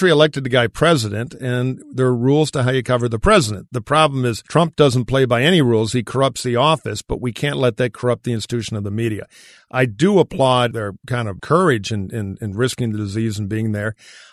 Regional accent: Detroit, Michigan, United States; I want to do a little quick salute to my hometown of Detroit.

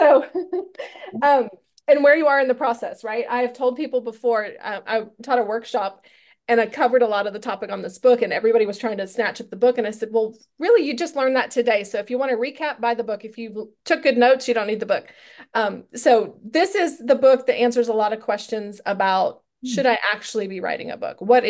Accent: San Antonio, Texas, United States; I live about an hour and a half east of Dallas. I'm from San Antonio originally, which is 5 hours south of me now

